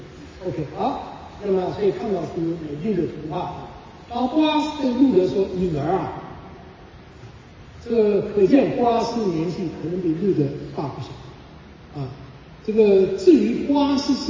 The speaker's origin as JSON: {"language": "Chinese", "country": "China", "said": "我们中国人见面的时候你吃饱了吗"}